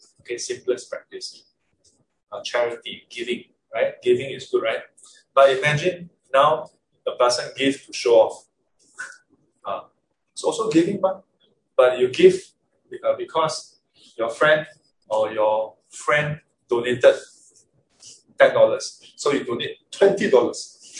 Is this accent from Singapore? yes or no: yes; Singapore; But don't hear from me, I'm Singaporean.